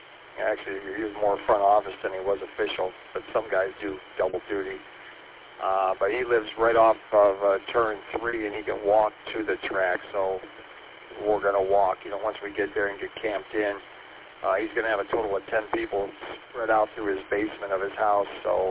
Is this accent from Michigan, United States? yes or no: yes; Detroit, Michigan, United States; kind of like how I am from Detroit. You know, I'm being 12 miles out